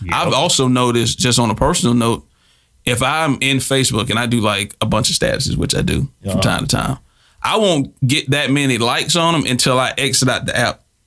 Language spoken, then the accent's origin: English; Georgia, United States; I'm from Georgia. I understand the fanatics, the fan base of being an Atlanta Falcon.